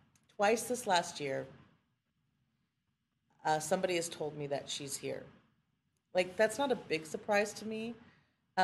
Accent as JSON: {"language": "English", "town": "Portland", "region": "Oregon", "country": "United States", "said": "So what I can tell you is that I'm from North Portland, that my family's from North Portland"}